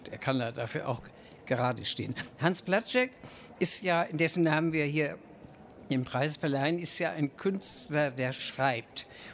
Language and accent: German; Hamburg, Germany; Und wir als Hamburger haben natürlich diese Szene sehr im Auge gehabt